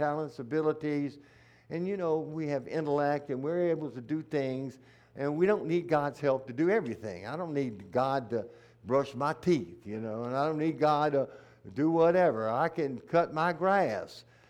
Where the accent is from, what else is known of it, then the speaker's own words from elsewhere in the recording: Louisiana, United States; Now, I'm from South Louisiana. That's where the Cajuns are. You know, and we have boudin and etouffee and jambalaya.